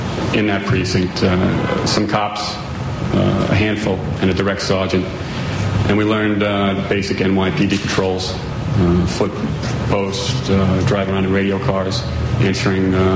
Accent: New York, United States; In Suffolk County, on Long Island.

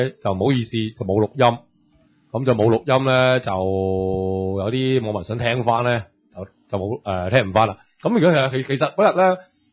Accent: Hong Kong; 咁通常我以我哋香港人去玩咁咪12點鐘喺深圳啦

